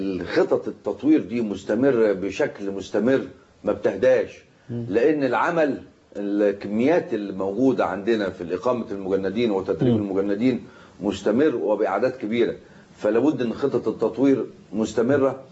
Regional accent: Egypt; احنا مصريين بنحب بلدنا ونخاف على بلدنا كلنا

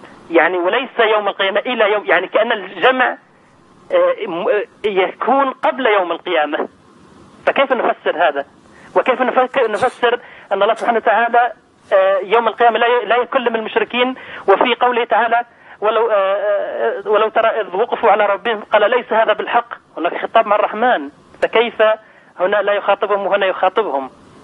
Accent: Gaza, Gaza Strip, Palestine; أنا من فلسطين،

